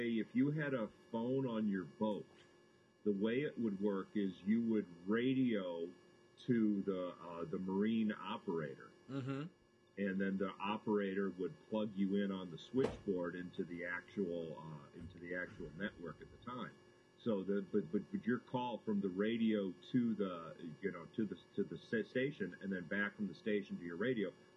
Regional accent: Michigan, United States; Because I grew up right near the Detroit River. So it's a big boating area.

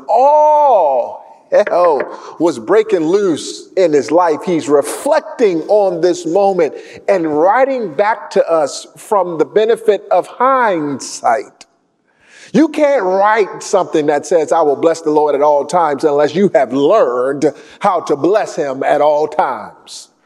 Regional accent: Baltimore, Maryland, United States; I'm a Baltimore kid and I grew up on King Syrup.

